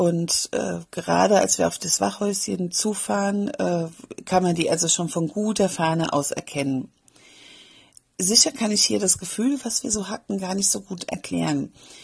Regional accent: Mainz, Rhineland-Palatinate, Germany; Ich als Mainzer Mädchen mag Fastnacht trotzdem nicht sehr gerne

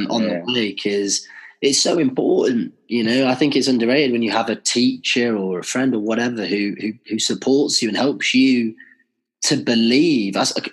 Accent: Manchester, North West England, United Kingdom; And if I say I'm from Manchester, then people are like

